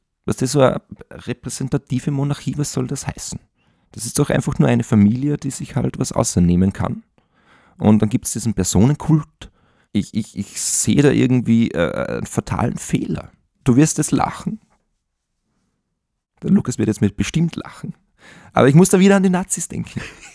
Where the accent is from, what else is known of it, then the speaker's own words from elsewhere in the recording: Austria; Und gerade wir als Österreicher, das muss man sich immer wieder ins Bewusstsein aufrufen.